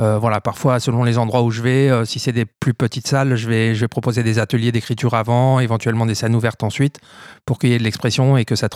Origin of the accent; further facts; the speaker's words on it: Toulouse, Occitanie, France; Il y a des concerts chez moi à Toulouse, hein, parce que c'est de là dont je viens.